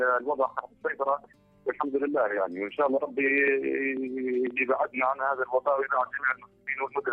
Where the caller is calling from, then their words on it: Fezzan, Libya; انا طبعا حكيت من الجنوب الليبي من مدينه صنعاء بالتحديد